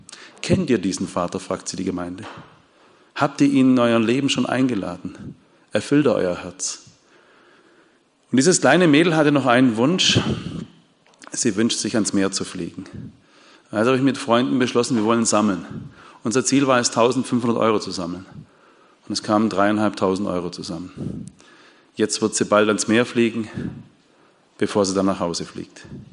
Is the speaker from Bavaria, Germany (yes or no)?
no; Bopfingen, Baden-Württemberg, Germany; ich komme aus Bopfingen, ja, ist am Rande der Schwäbischen Alb, am Rande vom Ries.